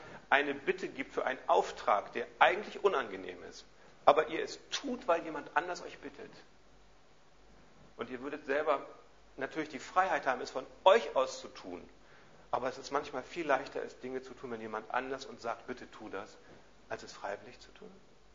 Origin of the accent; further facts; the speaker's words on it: Hamburg, Germany; wie ich im Sommer 1991 mit Jutta hierher kam, in die Sickingstraße 4, und wir als Hamburger uns auch etwas gewöhnen mussten an das Ambiente dieses Stadtteils